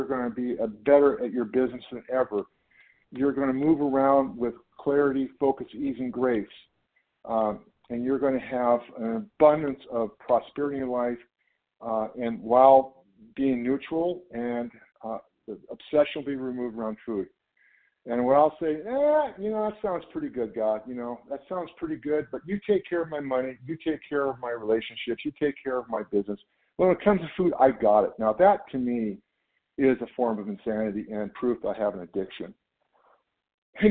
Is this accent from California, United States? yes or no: yes; California, United States; I'm from Northern California.